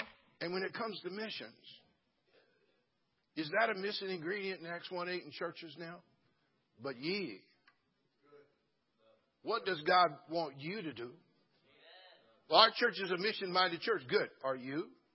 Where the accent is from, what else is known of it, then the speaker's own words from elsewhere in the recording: California, United States; I'm born and raised in California, and I hate all the California teams.